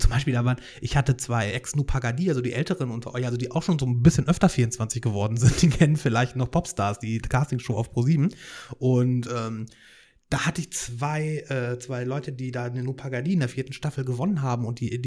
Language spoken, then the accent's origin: German; Hanover, Lower Saxony, Germany